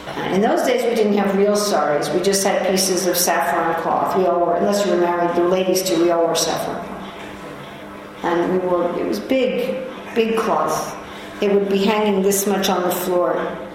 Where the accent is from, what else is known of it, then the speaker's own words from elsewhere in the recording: New York City, New York, United States; Anyway, I was from New York City. I was going to school in Vermont, but I joined the temple in Chicago.